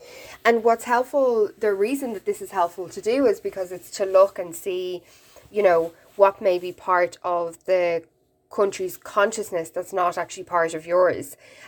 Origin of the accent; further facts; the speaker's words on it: Ireland; We're a little bit begrudging sometimes of people who do well, and these are traits, let's say, of being Irish in inverted commas.